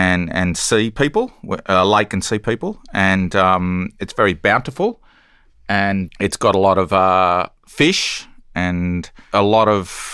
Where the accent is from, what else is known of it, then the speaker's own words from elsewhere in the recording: Canberra, Australian Capital Territory, Australia; I grew up in Canberra.